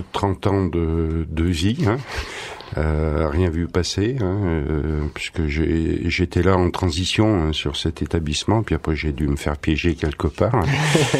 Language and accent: French; Grenoble, Auvergne-Rhône-Alpes, France; born there; né à Grenoble, je suis un montagnard avant tout. Hein. Après, j'ai émigré sur la chaîne de Belledonne, à Alvar.